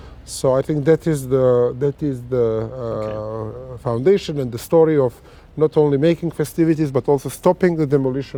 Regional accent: Prizren, Kosovo; English is a second language; I'm from Prizren originally. Being from here, I always thought culture has an important place

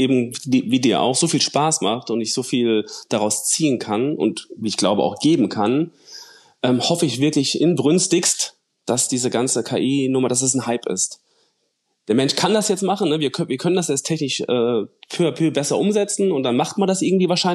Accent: Cologne, North Rhine-Westphalia, Germany; ich komme aus Köln

